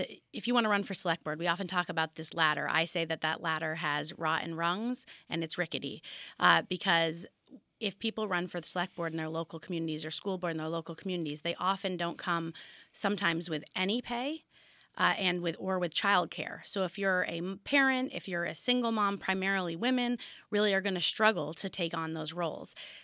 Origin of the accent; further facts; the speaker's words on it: Brattleboro, Vermont, United States; I grew up in Brattleboro, and I grew up in a family just in near downtown Brattleboro